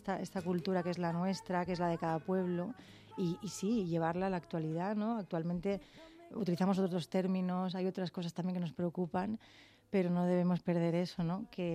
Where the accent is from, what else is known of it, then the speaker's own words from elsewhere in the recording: Barcelona, Catalonia, Spain; Yo soy catalana de Barcelona.